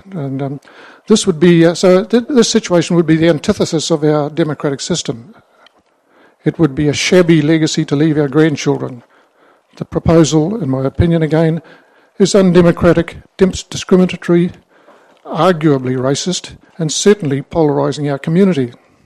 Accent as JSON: {"language": "English", "town": "Rotorua", "region": "Bay of Plenty", "country": "New Zealand", "tie": "born there", "said": "I'm a Rotorua-born New Zealander."}